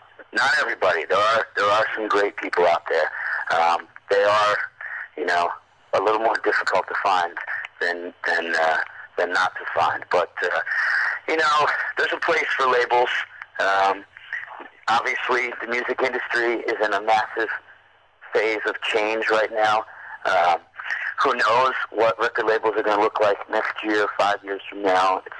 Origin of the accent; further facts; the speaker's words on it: New York City, New York, United States; we are from New York City, and we consider ourselves a New York City band.